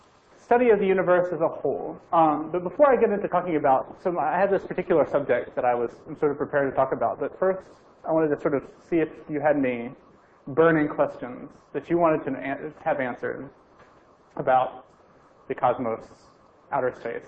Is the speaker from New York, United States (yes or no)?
no; Louisiana, United States; I'm from Louisiana, which is the boot-shaped state. It's sort of by Texas.